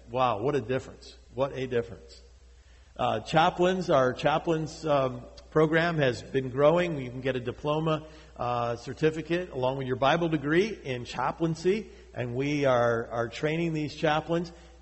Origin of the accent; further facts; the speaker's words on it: New England, United States; I was from New England.